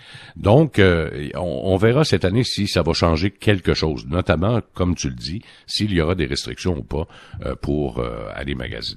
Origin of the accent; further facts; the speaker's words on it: Canada; Sauf que chez nous, au Canada, le phénomène n'est pas là